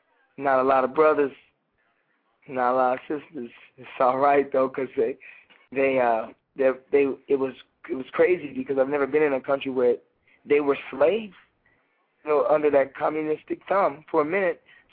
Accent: Texas, United States; I'm a Texas boy. I'm a horse riding, football playing, you know, steak eating, Texas boy.

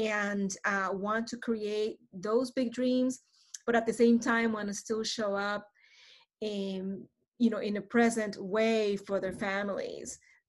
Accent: Panama; now in Portland, United States; So I am originally from Panama

